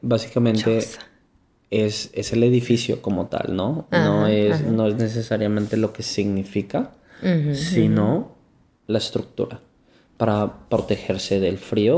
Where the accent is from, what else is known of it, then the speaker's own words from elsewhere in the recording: Colombia; Colombia, ¿no? O sea, Colombia es mi hogar